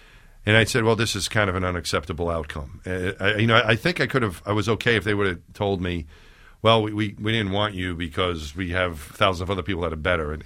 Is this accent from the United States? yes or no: yes; Long Island, New York, United States; Growing up in Long Island, it never seemed like a real option to become an astronaut.